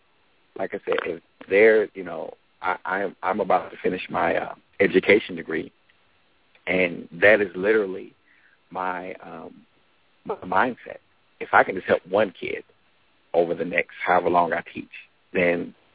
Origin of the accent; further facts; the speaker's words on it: Winchester, Kentucky, United States; technically kicks off June the 8th in Winchester, Kentucky, which is I'm very excited about because it's my hometown.